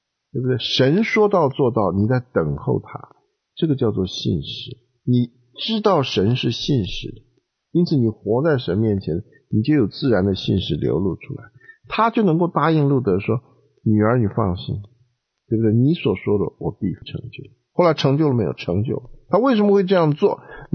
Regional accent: China; 我们中国人讲有一件事情倒是蛮对

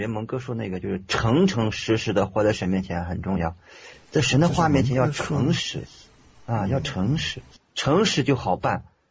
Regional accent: China; 我是来自大陆的

